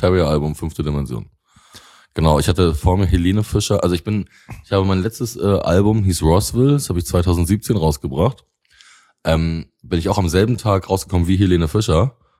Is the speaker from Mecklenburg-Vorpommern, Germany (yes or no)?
yes; Rostock, Mecklenburg-Vorpommern, Germany; also nun mal jetzt für mich als Laien, als Rostocker